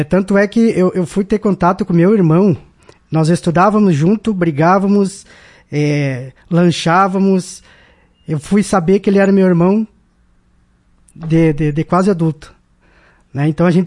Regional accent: Santiago, Rio Grande do Sul, Brazil; now in Marau, Brazil; eu sou natural de Santiago, sou da fronteira. Faz aqui em Marau 19 anos que eu moro em Marau, né? Sou criado de Marau, né? Adotado da cidade de Marau

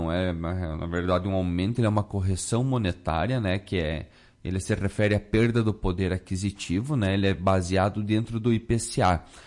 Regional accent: Brazil; Que a gente, como bom brasileiro, muitas vezes a gente deixa tudo para a última hora, né?

